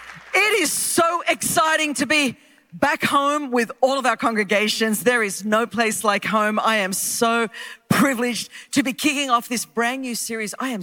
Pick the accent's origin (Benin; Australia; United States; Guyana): Australia; accent: Australian; I hope that you can really vibe with my accent. We did have someone from the motherland leading worship today. So there was the British accent, but this is how the accent got refined when they sent the convicts to Australia.